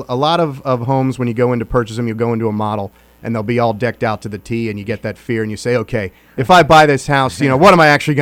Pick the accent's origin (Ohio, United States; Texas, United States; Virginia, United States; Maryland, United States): Virginia, United States; I came from the Northern Virginia area. I was a 13-year Army veteran there, and I got deployed to Iraq in 02 and 03. And after that, I just didn't want to live in D.C. anymore.